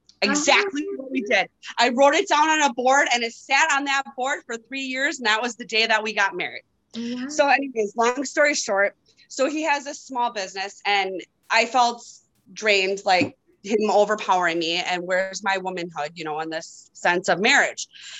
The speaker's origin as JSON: {"language": "English", "region": "Wisconsin", "country": "United States", "said": "I am from Northern Wisconsin. Up north in Wisconsin. So we don't have much around here to do. We don't have, it's not a big city or anything. It's very little here."}